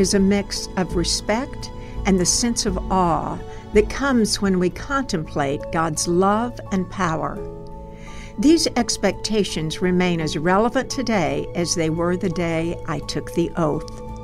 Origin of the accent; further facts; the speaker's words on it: Tishomingo, United States; I was baptized at the age of 12 in my hometown of Tishomingo. Faith is strong in a small community, and Tishomingo has always epitomized the best of what it means to be a small community.